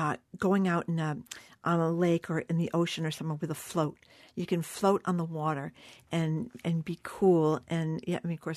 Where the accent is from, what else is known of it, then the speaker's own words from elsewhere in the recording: Ireland; I am an Irish person.